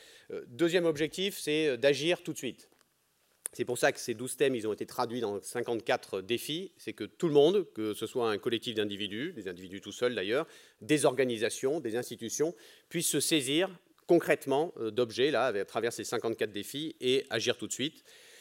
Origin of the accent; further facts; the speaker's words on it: Pyrenees, France; puisque vous savez que je viens des Pyrénées